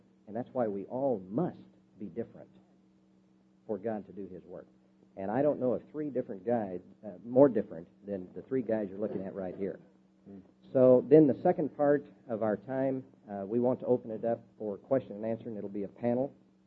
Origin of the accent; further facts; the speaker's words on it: Norman, Oklahoma, United States; I'm from Norman, Oklahoma. I'm a businessman.